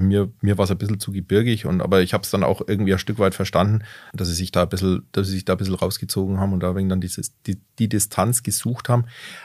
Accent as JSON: {"language": "German", "town": "Bamberg", "region": "Bavaria", "country": "Germany", "tie": "born or raised there", "said": "Ich bin ja auf der Insel groß geworden, südliche Insel."}